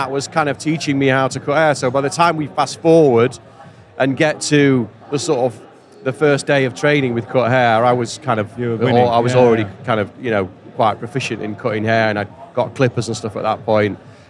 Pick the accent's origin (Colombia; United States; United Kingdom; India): United Kingdom; Sheffield, Yorkshire and the Humber; also born or lived in London; Moved to Sheffield in the early 70s when my parents moved to work, and then been in Sheffield ever since.